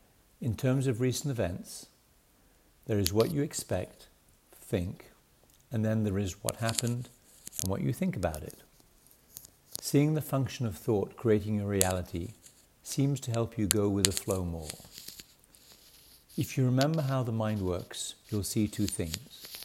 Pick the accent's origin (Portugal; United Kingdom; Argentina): United Kingdom; now in United States; As a Brit who is also a US citizen, I've had an interesting few months.